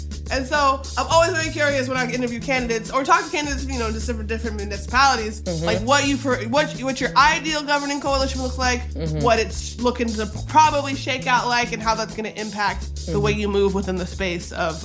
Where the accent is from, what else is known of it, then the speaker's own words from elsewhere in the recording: the South, United States; Nah, I'm from the South, baby.